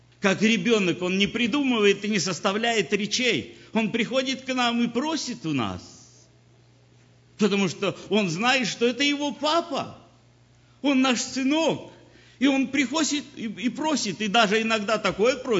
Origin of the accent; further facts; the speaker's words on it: Ukraine; я украинец по принадлежности национальной.